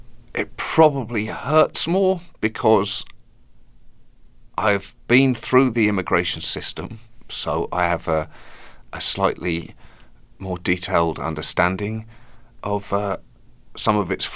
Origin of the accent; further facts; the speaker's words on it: United Kingdom; like you say, I'm British. You know, there is a fundamental affection to an extent for British people